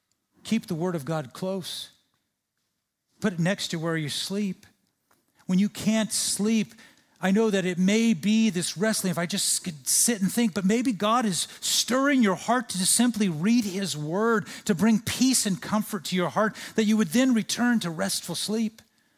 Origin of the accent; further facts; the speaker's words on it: California, United States; You see, I grew up in Central California. And in Central California, there are some giant oak trees.